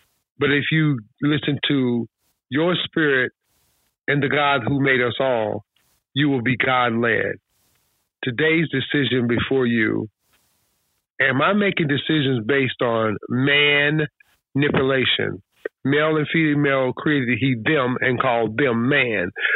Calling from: California, United States; I'm calling from California.

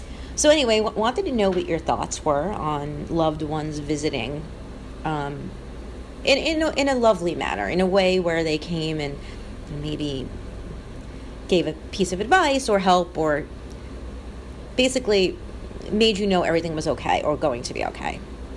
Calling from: New York, United States; I'm calling from New York.

